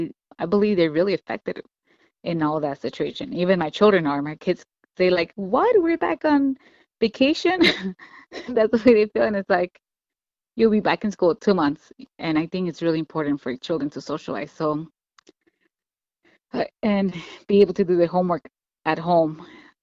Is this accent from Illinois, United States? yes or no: yes; Chicago, Illinois, United States; now in Spokane, United States; Like I said, I'm from Chicago, so I'm familiar with the situation.